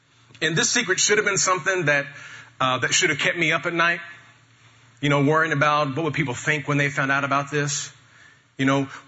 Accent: Metropolis, Illinois, United States; So it would make sense that I grew up in Metropolis. Metropolis, Illinois, the home of Superman.

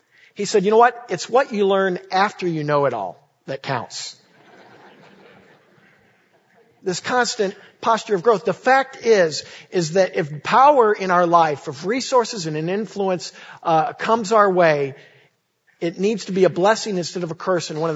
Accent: Illinois, United States; You know, I've talked before about how I grew up in Illinois. And, you know, growing up in Illinois, I grew up a huge Chicago Bulls fan.

